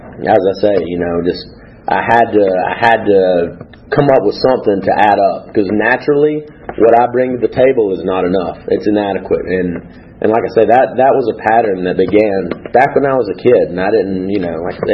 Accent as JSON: {"language": "English", "town": "Gainesville", "region": "Georgia", "country": "United States", "lives_now": "Oakwood, United States", "said": "I'm from Gainesville, Georgia. I currently live in Oakwood."}